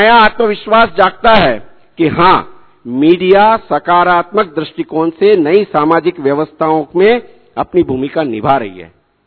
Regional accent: Indore, Madhya Pradesh, India; इंदौर की धरती से, भारत का सबसे स्वच्छ शहर है मेरा शहर इंदौर, वहां से आप सभी को पुनः बहुत बहुत शुभकामनाएं देता हूं।

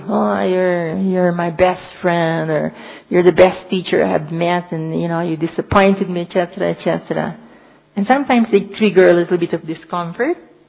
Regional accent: Philippines; English is a second language; I'm a very Christian because I came from Philippines, and we are 85% Catholic, Christian Catholic.

